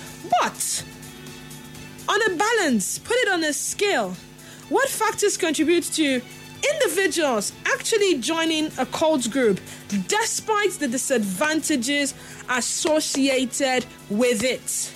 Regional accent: Rivers, Nigeria; So I can say I'm from River State. To be honest, I mean, actually from Bayelsa State, but I have lived here all my life, long before the creation of Bayelsa State, to be precise. I was raised, or I grew up mainly in the town axis of this state.

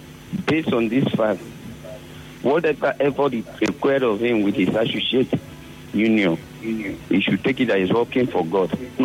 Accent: Rivers, Nigeria; I'm from Ogoni, a typical son of Ogoni.

